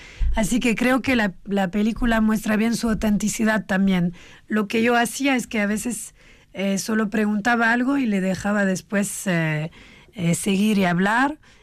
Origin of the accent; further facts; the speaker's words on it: France; nosotros crecimos en Francia, fuimos a la escuela, aprendimos la historia de Francia